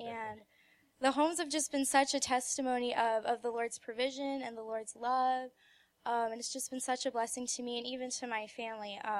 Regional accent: Fort Collins, Colorado, United States; from Fort Collins.

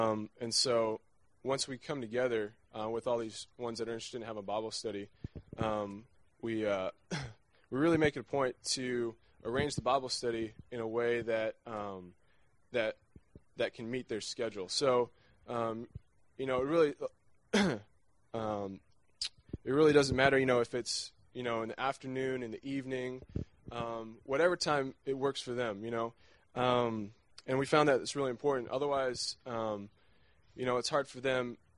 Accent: Lubbock, Texas, United States; and we're from Lubbock, and we go to Texas Tech.

